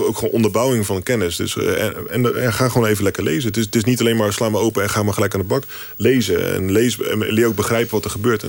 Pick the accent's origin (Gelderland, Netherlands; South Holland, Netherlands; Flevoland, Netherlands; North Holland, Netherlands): South Holland, Netherlands; Westland; Ik kom uit Westland. En in het Westland heb je een aantal imkers.